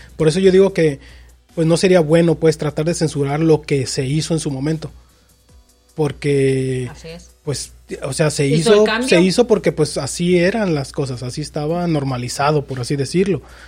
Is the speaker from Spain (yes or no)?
no; Mexico; Y aquí para quienes somos, o sea, mexicanos, pues sobre todo.